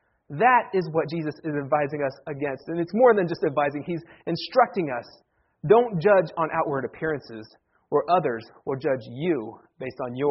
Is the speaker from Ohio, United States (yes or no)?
yes; Ohio, United States; I grew up in Wayne County, Ohio, and our fair always fell.